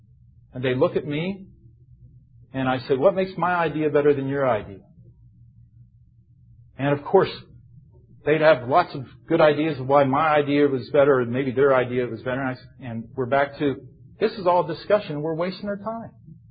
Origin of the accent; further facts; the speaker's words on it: United States; I'm an American. It's a little tough to get that close to people.